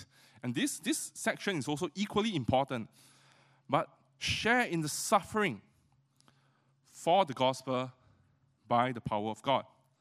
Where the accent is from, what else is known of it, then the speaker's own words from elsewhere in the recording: Singapore; And or maybe we are more Singaporean, more pragmatic.